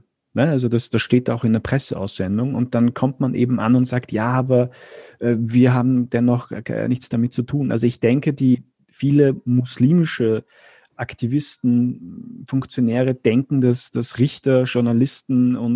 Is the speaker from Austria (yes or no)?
yes; Austria; bei uns in Österreich